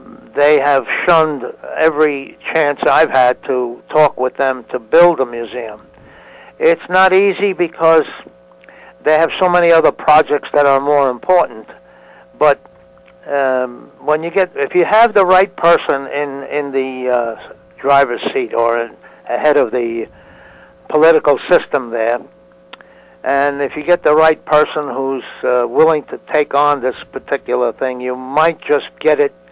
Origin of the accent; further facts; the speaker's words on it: New York, United States; first language Italian; English is a second language; I was born in Brooklyn, yes.